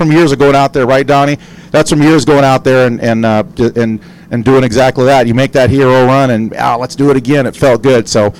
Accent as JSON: {"language": "English", "town": "Chino", "region": "California", "country": "United States", "tie": "born or raised there", "said": "We grew up in Chino, right down the road. So this will always be my home"}